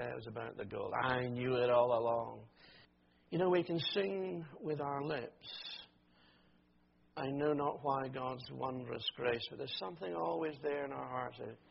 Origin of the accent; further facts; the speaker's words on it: Scotland, United Kingdom; My accent gives it away straight away. And we should be humble about these things, not like proud Scots who are only too willing to believe